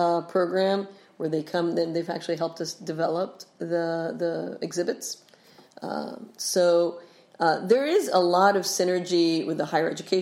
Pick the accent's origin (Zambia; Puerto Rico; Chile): Puerto Rico; now in United States; I'm an adopted Rhode Islander, right? I grew up in Puerto Rico. I moved here 28 years ago